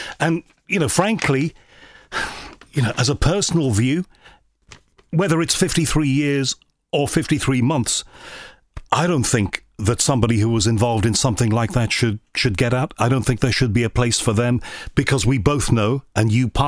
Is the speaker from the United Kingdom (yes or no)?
yes; North West England, United Kingdom; I'm a Scouser, very much close to my heart